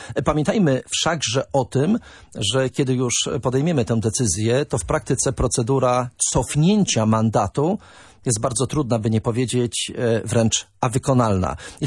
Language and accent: Polish; Gdańsk, Pomeranian Voivodeship, Poland; bo też jeszcze jestem gdańszczaninem od urodzenia.